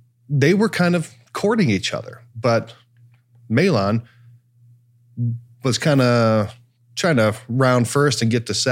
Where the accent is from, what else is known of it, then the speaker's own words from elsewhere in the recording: Cleveland, Ohio, United States; I'm from Cleveland. You know, there's a lot of heartache.